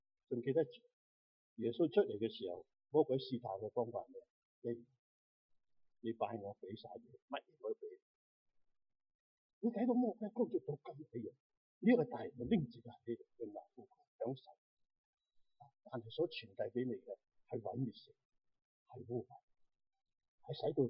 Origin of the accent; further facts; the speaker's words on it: China; 我们中国人都做很多神出来的，关公是啦，孔子是啦